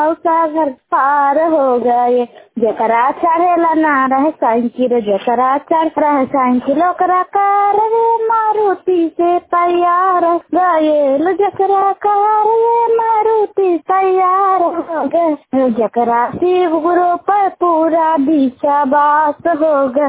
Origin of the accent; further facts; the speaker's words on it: Birampur, Bihar, India; मैं बीरमपुर से बोल रहा हूँ। मैं बीरमपुर निवास नालंदा जिला के रहने वाला हूँ।